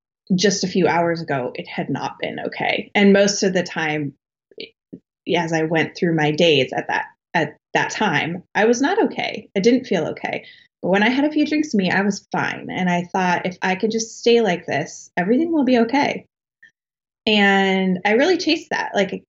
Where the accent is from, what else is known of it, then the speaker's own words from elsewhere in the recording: Colorado, United States; So I grew up I was born and raised in Colorado in like a small town south of Denver. Mm. I lived there all through my life.